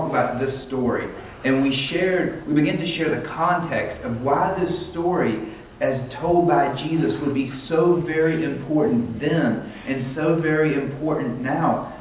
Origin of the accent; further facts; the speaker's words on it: United States; And as a Westerner, as an American, I can very easily read the Bible as if it's happening in the United States